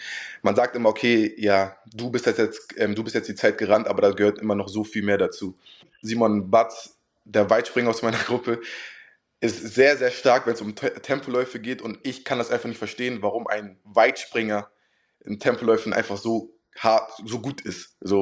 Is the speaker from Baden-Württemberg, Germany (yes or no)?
no; Hamburg, Germany; born there; moved away; Also ich bin 2000 in Hamburg geboren und da hat so alles angefangen.